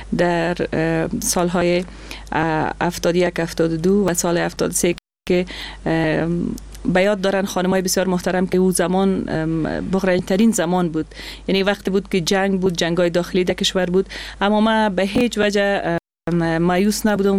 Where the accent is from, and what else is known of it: Afghanistan; born or raised there